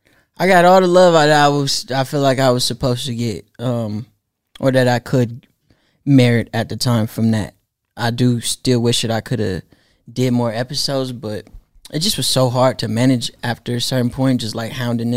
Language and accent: English; Oakland, California, United States; It's called … that is the address of the house that I grew up in Oakland.